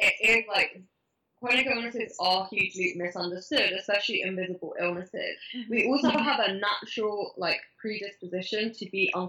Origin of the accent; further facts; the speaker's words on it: Spain; I grew up in Spain.